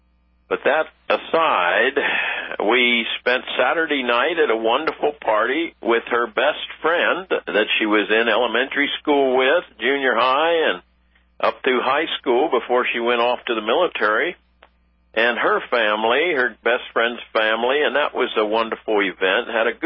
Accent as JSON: {"language": "English", "town": "Washington", "region": "District of Columbia", "country": "United States", "tie": "born there", "said": "when I was born in Washington, D.C., I was born 2 months before"}